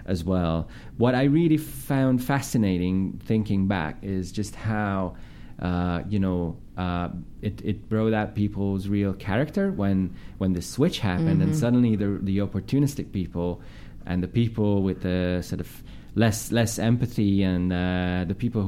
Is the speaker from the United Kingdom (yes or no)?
no; Budapest, Hungary; I'm from Pest.